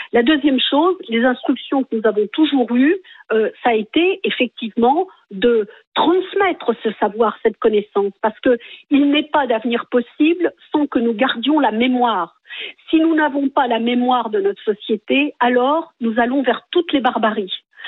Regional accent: France; Je suis française tout court.

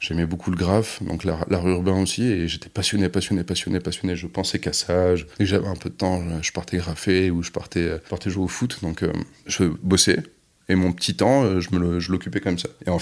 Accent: Bordeaux, Nouvelle-Aquitaine, France; On est de Bordeaux, donc forcément, de ce nom même.

